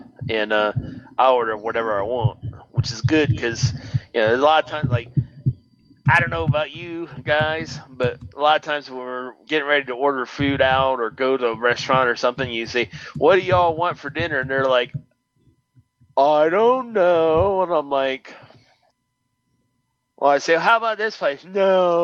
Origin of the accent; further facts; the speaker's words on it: Pittsburgh, Pennsylvania, United States; Well, part of my life, I grew up in the Pittsburgh area, and that's a huge thing in the Pittsburgh area is pierogi.